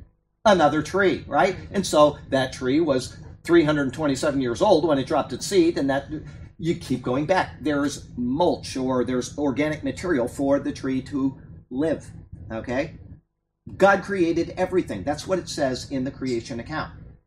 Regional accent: Sarasota, Florida, United States; I was raised in Sarasota, Florida. I went to Philippi Shores Elementary School. I went to Brookside Junior High School, and I went to Riverview High School.

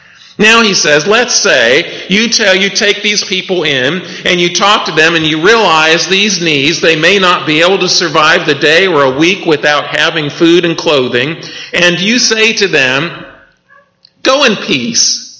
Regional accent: Midwest, United States; Now, if you're like me growing up in the Midwest

